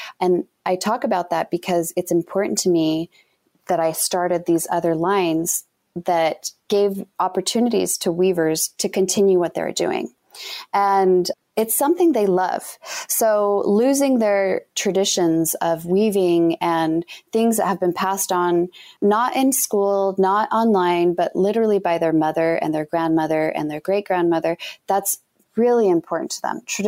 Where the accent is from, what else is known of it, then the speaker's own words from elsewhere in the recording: Utah, United States; You know, we're all different, but you know, we're from Utah.